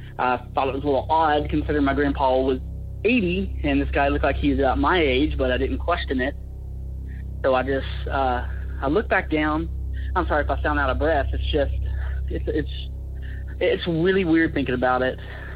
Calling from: Chattanooga, Tennessee, United States; I'm from the Chattanooga area.

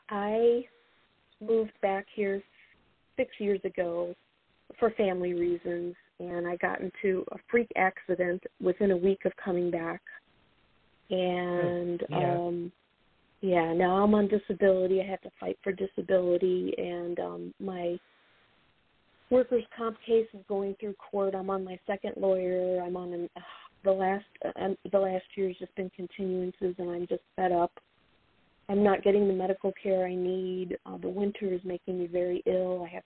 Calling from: Chicago, Illinois, United States

